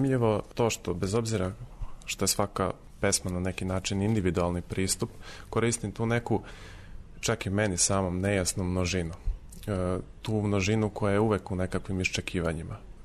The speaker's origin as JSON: {"language": "Serbian", "town": "Majdanpek", "region": "Southern and Eastern Serbia", "country": "Serbia", "tie": "born or raised there", "said": "zato što je Timočka krajina moj prostor, s obzirom da sam rođen u Majdanpeku i tamo živim"}